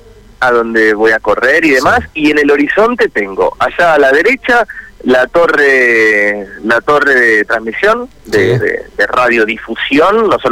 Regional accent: Argentina; moved away as an adult; now in Russia; Yo me fui de Argentina porque me despidieron. Por los cambios que hubo en nuestro país.

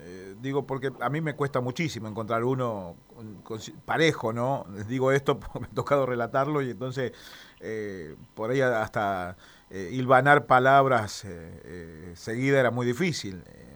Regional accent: Santa Fe, Argentina; nosotros que somos santafesinos

